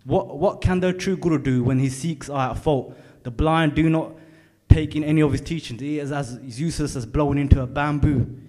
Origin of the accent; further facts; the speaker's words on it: Hackney, London, United Kingdom; born there; I was born in Hackney.